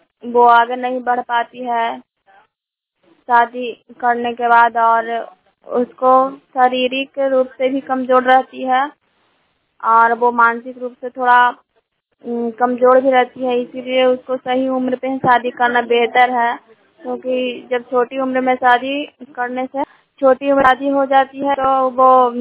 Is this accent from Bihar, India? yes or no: yes; Nagarnausa, Bihar, India; और मैं नगर नौसा ब्लॉक से हूँ।